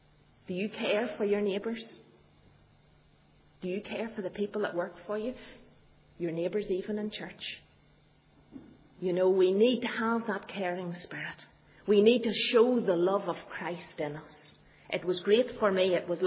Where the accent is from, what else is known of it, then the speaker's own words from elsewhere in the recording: Armagh, Northern Ireland, United Kingdom; I'm coming from Armagh. We do have two cathedrals in our city.